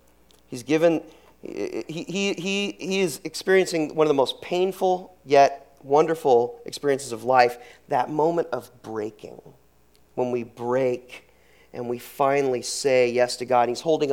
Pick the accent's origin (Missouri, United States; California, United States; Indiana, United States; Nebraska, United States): California, United States; Merced; I was from Merced, California, Central Valley by Fresno.